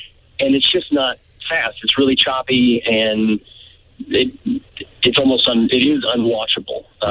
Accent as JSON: {"language": "English", "region": "Texas", "country": "United States", "said": "Well, I'm from Texas, so I love football."}